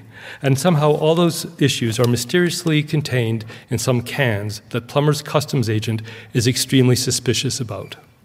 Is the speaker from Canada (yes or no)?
yes; Victoria, British Columbia, Canada; also born or lived in Egypt; I like to situate my own background as a child growing up in Victoria, British Columbia.